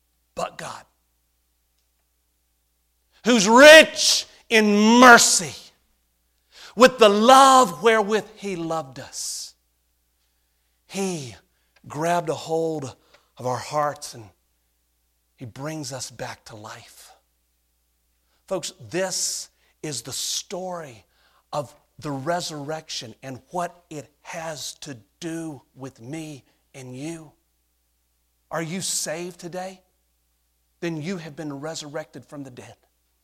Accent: North Carolina, United States; I'm from North Carolina. I'm from the Bible Belt. We have churches on every corner.

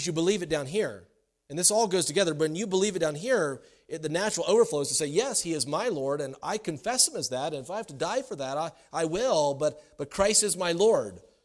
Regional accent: South Carolina, United States; And for me, as a kid, I grew up in South Carolina.

